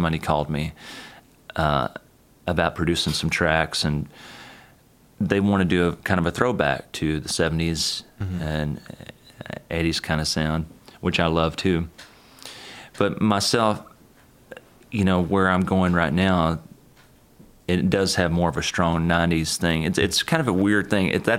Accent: Texarkana, Texas, United States; I guess it was my surroundings, the environment I was in, growing up in Texarkana and East Texas.

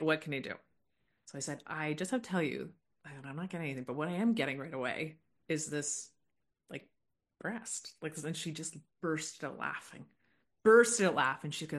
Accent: Canada; So I am Canadian, eh? So, and I do live in Canada, which most people do. People think I spend a lot of time in California, but I do live in Canada.

